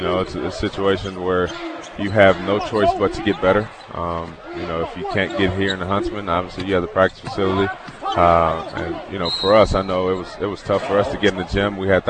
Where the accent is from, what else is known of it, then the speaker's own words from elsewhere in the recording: California, United States; hey, I'm from California, you're from California, this is what my experience was like.